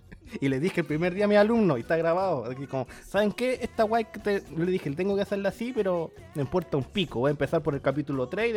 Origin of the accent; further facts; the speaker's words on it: Calama, Antofagasta, Chile; Crecí en Calama, creo yo que es por eso. Muy patriótico, pero como te digo, yo como mi familia era mormona y no tomaba